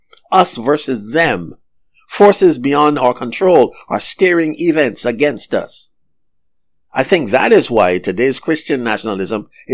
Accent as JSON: {"language": "English", "region": "Oregon", "country": "United States", "said": "I'm from Oregon. I didn't grow up in the South, but I've traveled."}